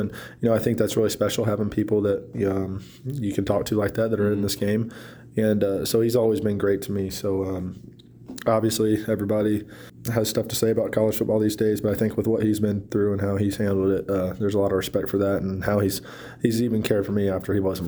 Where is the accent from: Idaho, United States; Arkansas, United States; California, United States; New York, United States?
Arkansas, United States; loved that place and loved being in my home state, Arkansas.